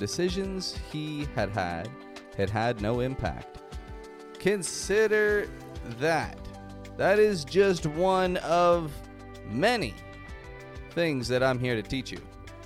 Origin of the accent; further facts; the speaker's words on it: Toronto, Ontario, Canada; now in Mexico; I live in Mexico. I'm from Toronto, from Canada.